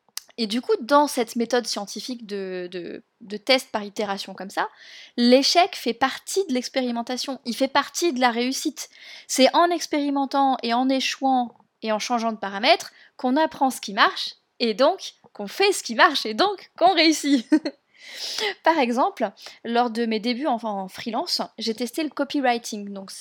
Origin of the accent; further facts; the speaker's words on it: France; chez nous, en France, le système éducatif nous pousse à vouloir tout faire bien, tout de suite